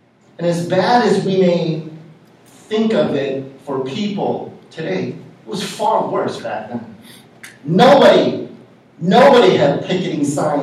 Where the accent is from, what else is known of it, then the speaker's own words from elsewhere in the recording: United States; naturalized because I wasn't born in America, came here when I was like 2 years old, and so it was like I grew up in America